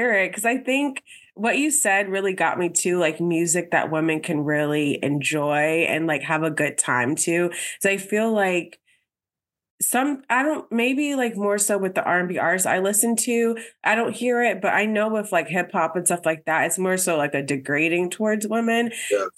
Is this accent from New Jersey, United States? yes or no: yes; New Jersey, United States; I'm from New Jersey. So, like, I usually go to concerts, like, basically in Jersey or in New York.